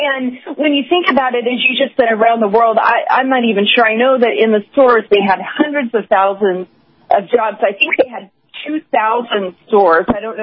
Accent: Atlanta, Georgia, United States; I'm from Atlanta.

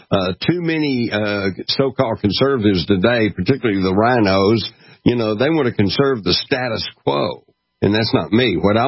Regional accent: Scotland, United Kingdom; accent: Scottish; I think I lost my Scottish accent.

